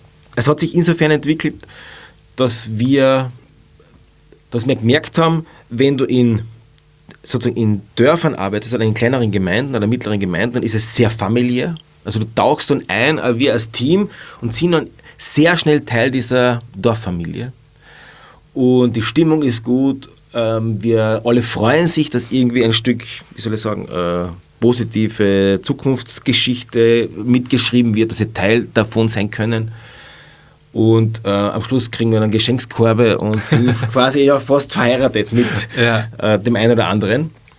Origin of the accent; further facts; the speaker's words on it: Carinthia, Austria; Ich habe damals schon als Studierender in meinem Ort, wo ich herkomme, in Kärnten, in den Bergen